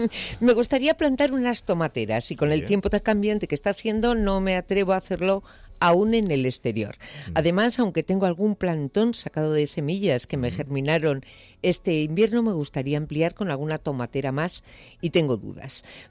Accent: Bilbao, Basque Country, Spain; Porque yo recuerdo las primaveras de mi infancia, sí, en Bilbao, además.

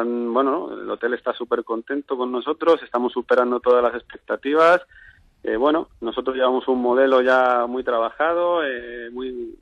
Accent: Spain; somos españoles.

